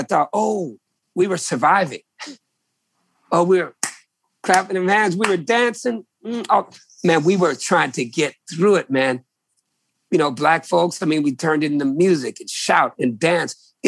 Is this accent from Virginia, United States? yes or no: yes; Virginia, United States; I come from Virginia people, man. I am a Virginian, brother.